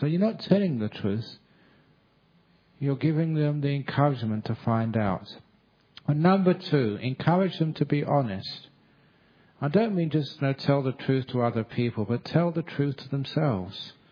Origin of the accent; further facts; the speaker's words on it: London, United Kingdom; I remember when I used to be a young man growing up in London, you weren't allowed to ask questions in a church.